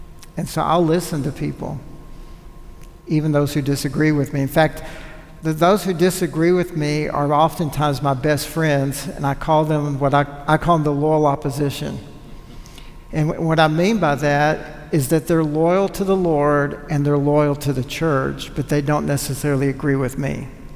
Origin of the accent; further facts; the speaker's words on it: Texas, United States; I'm a Texan.